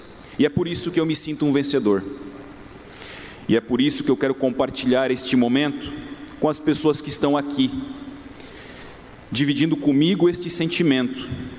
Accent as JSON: {"language": "Portuguese", "town": "Turvo", "region": "Santa Catarina", "country": "Brazil", "tie": "born there", "lives_now": "Orleans, Brazil", "said": "as cidades de Turvo e região, onde nasci, e Orleans, onde vivo, têm voz ativa nesta casa legislativa."}